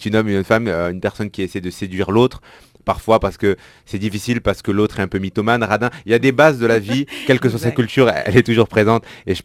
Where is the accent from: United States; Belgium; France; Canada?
France; moi je suis français, algérien, mais j'ai grandi en France, j'ai grandi dans l'un des plus grands quartiers gitans du monde.